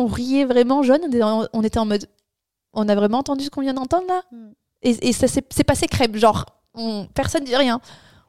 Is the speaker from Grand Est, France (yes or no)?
no; Paris, Île-de-France, France; On vient de Paris, on est très ouvert d'esprit.